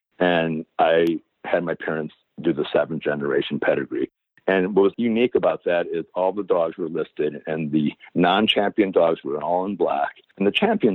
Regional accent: Cleveland, Ohio, United States; I was a kid growing up in Cleveland, Ohio, with a very non-doggy, non-animal family.

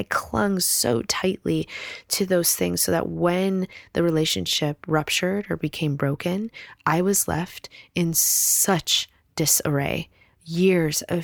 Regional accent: Chicago, Illinois, United States; I grew up in Chicago. My parents are still together, and I love them so dearly.

